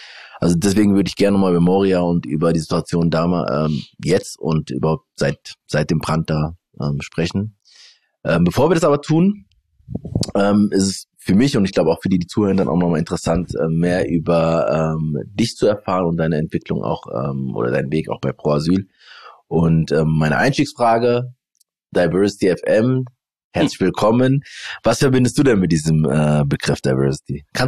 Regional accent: Frankfurt, Hesse, Germany; weil wir sind beide aus Frankfurt-Bornheimer. Schöner Stadtviertel, für die, die nicht in Frankfurt leben und es nicht kennen.

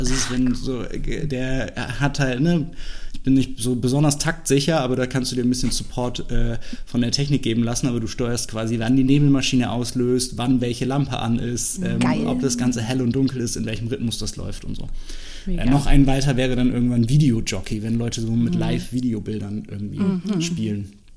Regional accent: Germany; Ich bin 38 und ursprünglich in der Nähe von Bremerhaven groß geworden

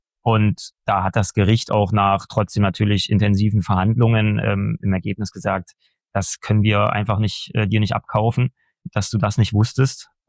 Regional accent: Erfurt, Thuringia, Germany; ich komme aus Erfurt und da ist das Konzentrationslager Buchenwald in der Nähe.

